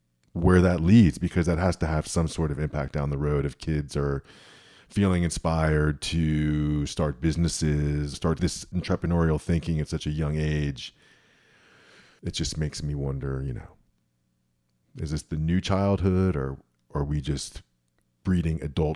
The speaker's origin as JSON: {"language": "English", "town": "Miami", "region": "Florida", "country": "United States", "tie": "born or raised there", "said": "Or growing up in Miami, we'd collect a bunch of mangoes and then sell mangoes."}